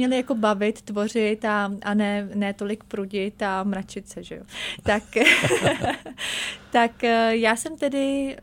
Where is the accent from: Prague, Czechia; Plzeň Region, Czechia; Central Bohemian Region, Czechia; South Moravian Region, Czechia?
Central Bohemian Region, Czechia; Benátky nad Jizerou; já jsem z maloměsta, z Benátek nad Jizerou